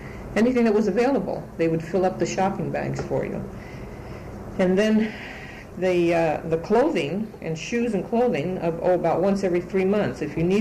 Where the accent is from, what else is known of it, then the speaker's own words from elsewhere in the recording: San Francisco, California, United States; moved away as an adult; now in San Diego, United States; I was born in San Francisco on October the 18th. 1918, and I lived there until I was 18 years old when I moved to San Diego.